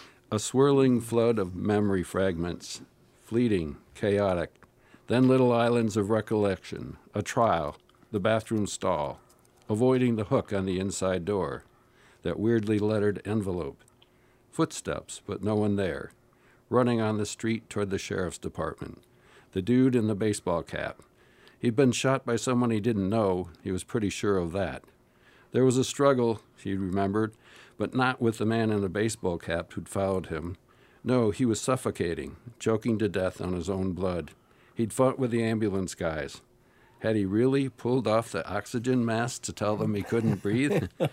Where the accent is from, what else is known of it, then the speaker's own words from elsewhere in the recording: La Crosse, Wisconsin, United States; also born or lived in Milwaukee; now in Madison, United States; But, I've lived in Madison many years. I lived in Milwaukee. I grew up in La Crosse, and my family's still there. So I get back there pretty often.